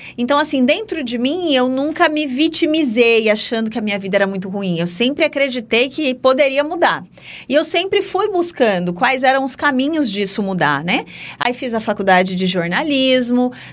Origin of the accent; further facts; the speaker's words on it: Campo Grande, Mato Grosso do Sul, Brazil; born there; Eu sou nascida em Campo Grande, Mato Grosso do Sul